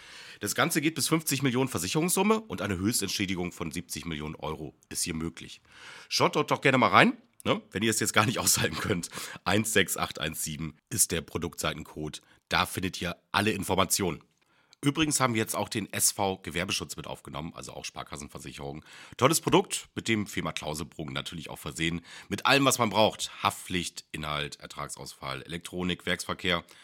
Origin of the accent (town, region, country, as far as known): Bremen, Germany